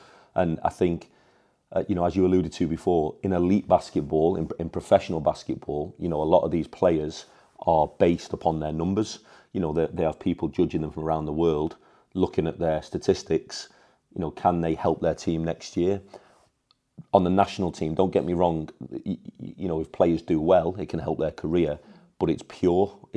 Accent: Runcorn, North West England, United Kingdom; British German family. I'm from Runcorn originally, and the other side of Runcorn is a town called Widnes.

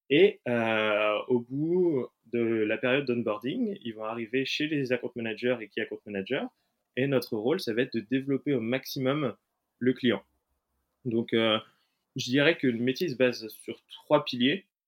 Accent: Nantes, Pays de la Loire, France; now in Paris, France; j'ai 27 ans et j'habite à Paris depuis maintenant un peu plus de 5 ans. De base, je suis nantais et je suis arrivé sur Paris avec mon premier poste.

